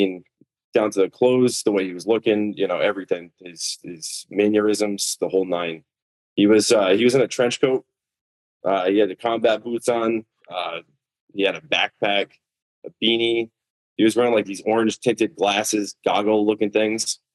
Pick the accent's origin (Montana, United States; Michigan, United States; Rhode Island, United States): Rhode Island, United States; West Greenwich; I'm from West Greenwich, Rhode Island